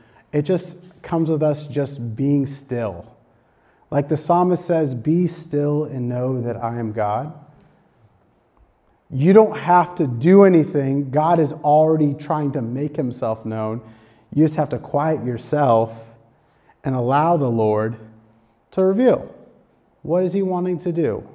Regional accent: India; As an Indian, it resonated a little bit more with me.

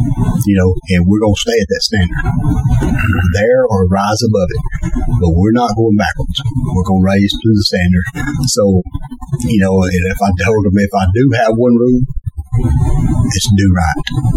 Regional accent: Hatton, Alabama, United States; And I mean, I'm from Hatton. We never played Sheffield.

